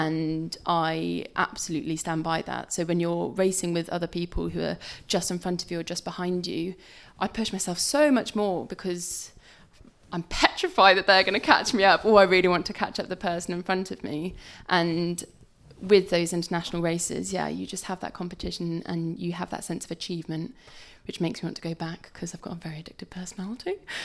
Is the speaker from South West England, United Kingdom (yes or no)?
yes; Bristol, South West England, United Kingdom; So I'm from Bristol, and that's great.